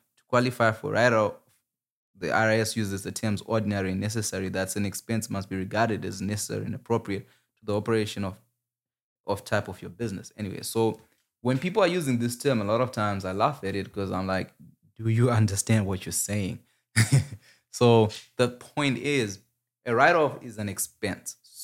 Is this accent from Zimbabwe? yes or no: yes; Zimbabwe; now in Canada; so the way the Canadian tax system works is a little bit different from what I grew up with in Zimbabwe.